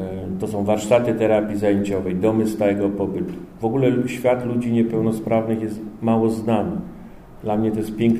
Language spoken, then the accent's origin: Polish; Kraków, Lesser Poland, Poland; born there; Ja się urodziłem w Krakowie, ale moi rodzice pochodzą z Kresu Wschodnich.